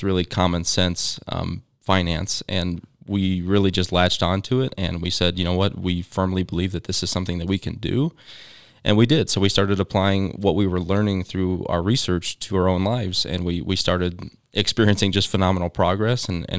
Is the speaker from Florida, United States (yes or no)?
no; Colorado, United States; that I was familiar with growing up in Western Colorado.